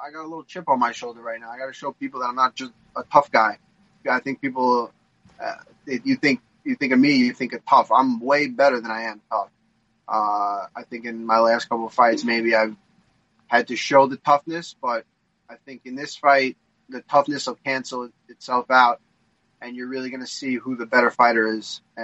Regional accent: United States; So I'm pretty Australian for an American.

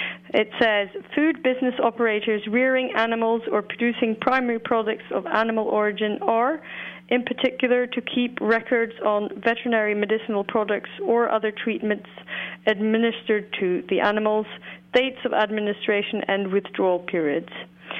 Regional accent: Norway; English is a second language

